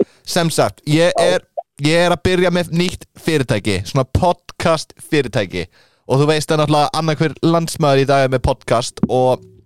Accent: Vestmannaeyjar, Southern Region, Iceland; og ég er líka frá Vestmannum.

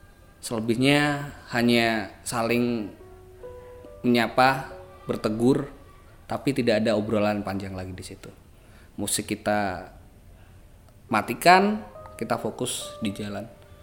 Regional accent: Magelang, Central Java, Indonesia; kalau teman-teman tahu di daerah Magelang, karena saya orang Magelang, sebelum dari kota Magelang

